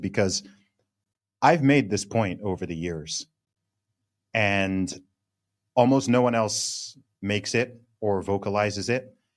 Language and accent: English; Saudi Arabia; now in United Arab Emirates; I grew up in Saudi Arabia, and I now live in the UAE, okay?